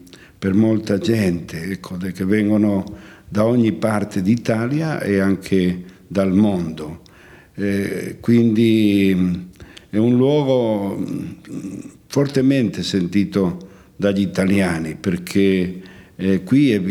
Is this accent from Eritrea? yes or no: no; Spain; Italian is a second language; che era del mio paese. Allora ci ha portato 12 ragazzi e di tutti sono rimasto solo io. Però quello che mi ha colpito sempre è avere come mamma, anche se non avevo in casa nella Spagna la mia mamma